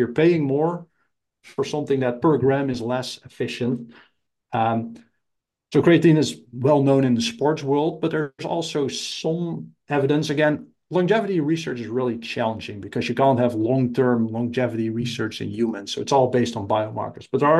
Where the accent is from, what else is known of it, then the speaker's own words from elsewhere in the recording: Netherlands; And I'm from the Netherlands where there's not that much sun.